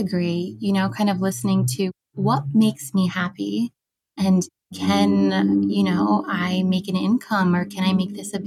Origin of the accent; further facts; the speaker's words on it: United States; with being an American and the visa situation, the experience was, you know, as short and legal as it could be.